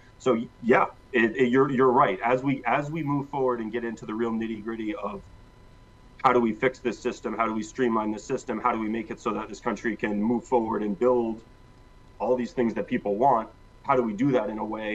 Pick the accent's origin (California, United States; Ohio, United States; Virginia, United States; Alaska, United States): Alaska, United States; My wife is from here in New York City. I'm from Alaska.